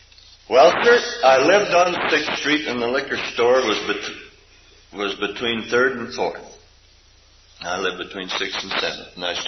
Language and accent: English; Oregon, United States; from Oregon.